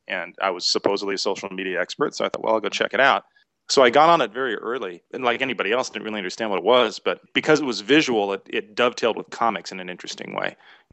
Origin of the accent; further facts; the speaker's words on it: Ireland; You know, I'm Irish. I can't shut up.